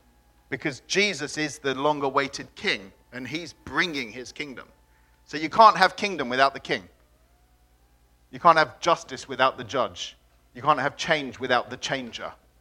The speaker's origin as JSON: {"language": "English", "country": "Cyprus", "tie": "born or raised there", "said": "I'm from Cyprus. Grew up in Cyprus."}